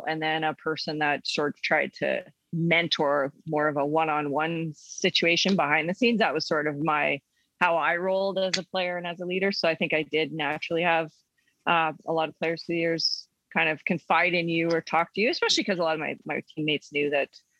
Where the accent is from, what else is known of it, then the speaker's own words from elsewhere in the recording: Shaunavon, Saskatchewan, Canada; growing up in Shaunavon, Saskatchewan.